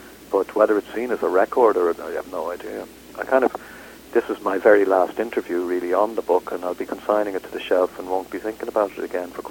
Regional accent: Ireland; I think I'm one of a group of Irish writers that people put together because we're Irish.

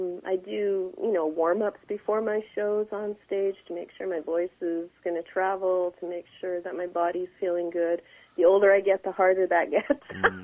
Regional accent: Calgary, Alberta, Canada; As a kid growing up in Calgary, as a young brown girl

